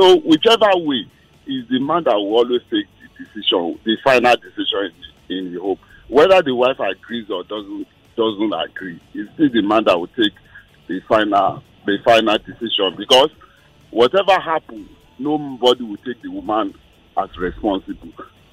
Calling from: Ipaja, Lagos, Nigeria; I'm calling from Ipaja.

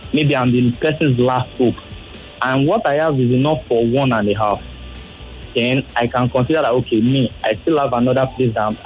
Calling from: Kurudu, Federal Capital Territory, Nigeria; I'm calling from Kurudu.

